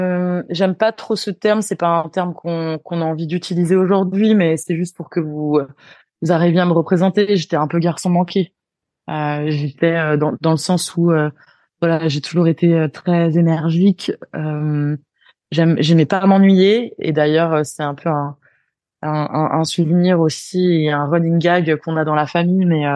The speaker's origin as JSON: {"language": "French", "region": "Bourgogne-Franche-Comté", "country": "France", "tie": "born or raised there", "said": "moi, j'ai grandi en Bourgogne, donc c'est une région plutôt rurale"}